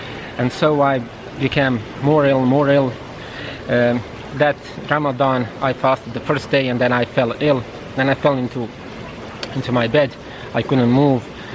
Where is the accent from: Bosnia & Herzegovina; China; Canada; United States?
Bosnia & Herzegovina; Kozarska Dubica, Republika Srpska; English is a second language; And thanks to good people from my hometown, basically the head imam of Medžlis Bosanska Dubica, and I was sent to Sarajevo, to clinical center.